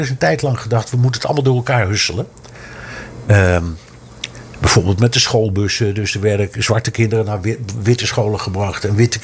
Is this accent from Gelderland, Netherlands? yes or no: no; Amsterdam, North Holland, Netherlands; Ik ben opgegroeid in Amsterdam, vlakbij de Pijp.